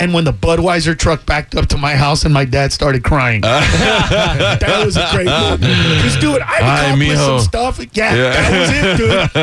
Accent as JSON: {"language": "English", "country": "Honduras", "said": "I'm from Honduras, dude."}